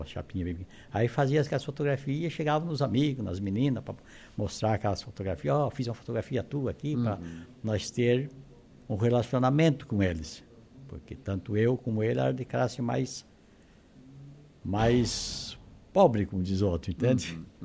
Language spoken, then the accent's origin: Portuguese; Paraná, Brazil; moved away as an adult; also born or lived in Planalto Serrano, Santa Catarina; now in Santa Catarina, Brazil; Saí dali, era bebê, eu acho que tinha parece 8 meses, se não me engano. E a gente foi ao Paraná.